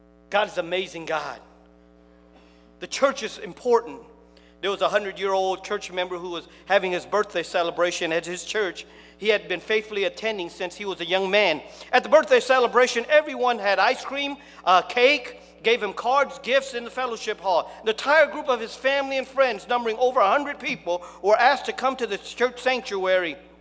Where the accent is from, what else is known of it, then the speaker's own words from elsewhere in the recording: Cambodia; also born or lived in Massachusetts; now in United States; I'm from Massachusetts, and they still didn't like it. Now, you want me to go further? I'm from Cambodia, okay?